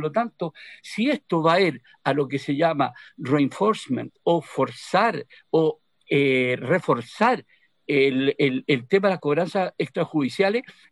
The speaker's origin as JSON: {"language": "Spanish", "country": "Chile", "said": "Las personas todavía somos, los consumidores chilenos, respetuosos de la ley."}